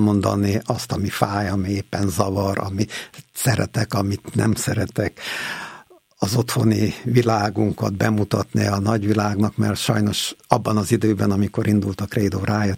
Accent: Zakarpattia Oblast, Ukraine; mint ahogy otthon Kárpátalján soha nem jön össze semmi

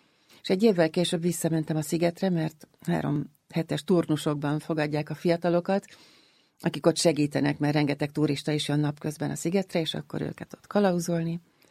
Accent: Budapest, Hungary; Én a Rózsadombon nőttem fel

